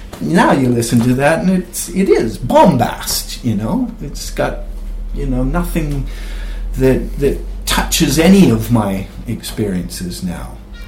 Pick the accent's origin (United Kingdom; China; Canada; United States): Canada; I grew up in Canada where they had a radio station called Easy Listening Music.